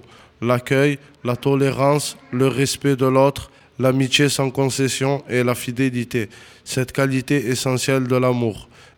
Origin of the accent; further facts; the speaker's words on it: Marseille, Provence-Alpes-Côte d'Azur, France; Je suis marseillais, j'ai 26 ans, j'ai grandi à Marseille et c'est une ville que j'aime.